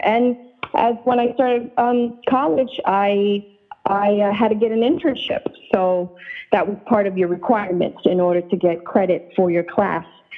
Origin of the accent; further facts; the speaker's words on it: New York, United States; And then, you know, as I grew up in New York, I used to listen to Z100 and Hot 97